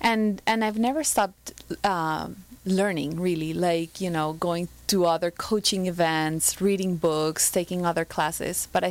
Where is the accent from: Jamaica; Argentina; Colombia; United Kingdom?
Colombia; English is a second language; moved away as an adult; now in New York, United States; And I grew up in Colombia, in South America, so I went into economics and decided I wanted to work for Wall Street, so moved to New York.